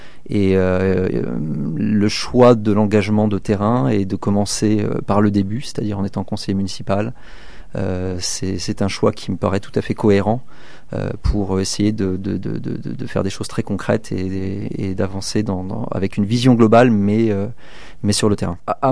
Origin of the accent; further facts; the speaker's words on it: Normandy, France; Je suis marié, j'ai deux enfants, je suis originaire du Sud-Manche à l'origine, près de la région du Mont-Saint-Michel.